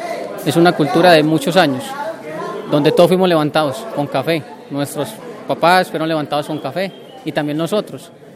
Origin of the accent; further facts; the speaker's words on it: Yolombó, Antioquia, Colombia; yo soy del municipio de Yolombo, joven caficultor.